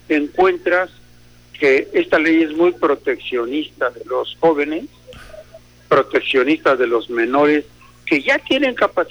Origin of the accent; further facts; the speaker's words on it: Mexico; nosotros como mexicanos